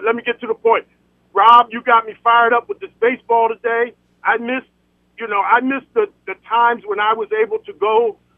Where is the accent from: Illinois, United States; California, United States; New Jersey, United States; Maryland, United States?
New Jersey, United States; Camden; I grew up in Camden, New Jersey, so Phillies were the team that we would go to see as the home team.